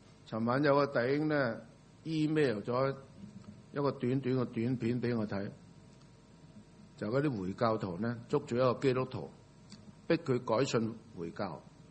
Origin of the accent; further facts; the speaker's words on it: China; 我哋要关怀我哋中国人遍布世界各地啊